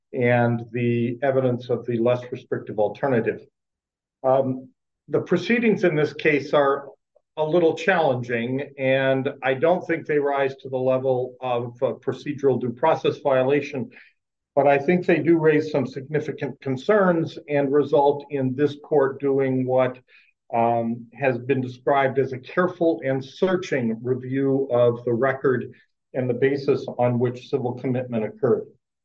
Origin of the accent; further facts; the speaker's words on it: Mankato, Minnesota, United States; I'm an attorney from Mankato, Minnesota